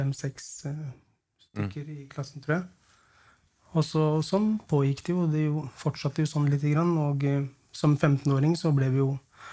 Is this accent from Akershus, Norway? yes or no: no; Oslo, Norway; jeg var cirka 7-8 år gammel når vi flyttet til Furuset fra Tøyen.